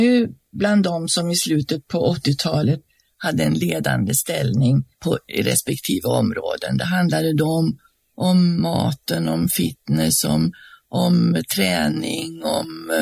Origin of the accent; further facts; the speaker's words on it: Austria; now in Sweden; Så är det ju så att jag kommer då ifrån Österrike